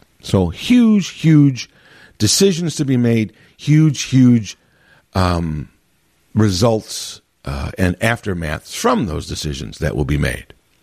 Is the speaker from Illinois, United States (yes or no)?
yes; Chicago, Illinois, United States; And I have lived in the Chicago area my entire life, born and raised in Chicago proper. While I don't live in Chicago, I'm literally right across the street from Chicago. So, I mean, I still consider myself a Chicagoan.